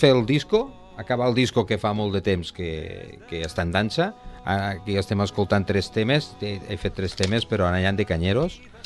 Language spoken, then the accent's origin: Catalan; Tortosa, Catalonia, Spain; soc de Tortosa, pum, pum, pum, soc de Terres de l'Ebre